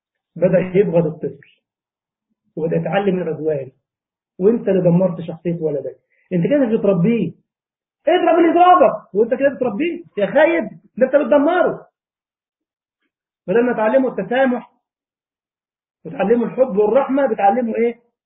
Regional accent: Egypt; ففعلا كنا نلاحظ عندنا في مصر مثلا معظم الكوادر العلمية من معيدين الجامعات من الريف

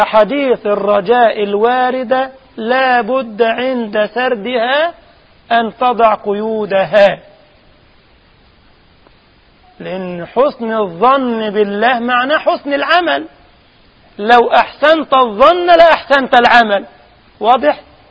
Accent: Egypt; بقت هيصة كما يقول عندنا في مصر، يقول لك هيصة

